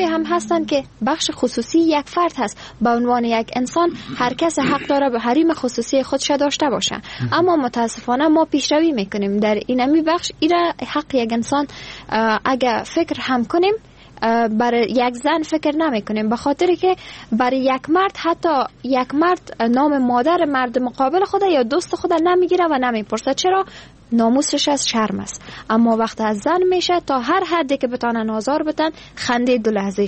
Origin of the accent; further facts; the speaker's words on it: Afghanistan; من در یکی از دانشگاه‌های افغانستان درس میخوندم در کنار کار.